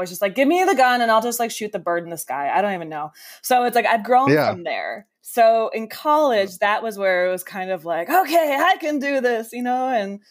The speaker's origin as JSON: {"language": "English", "region": "Illinois", "country": "United States", "tie": "born or raised there", "also_born_or_lived": "New Jersey", "said": "So we were raised in Illinois, but then we spent the summers in the city in New Jersey."}